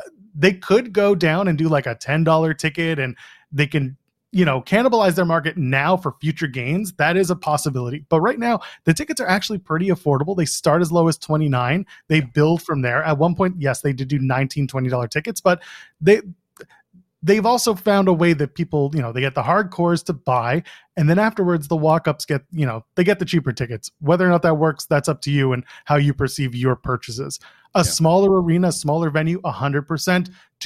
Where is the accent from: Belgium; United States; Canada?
Canada; Again, I'm Canadian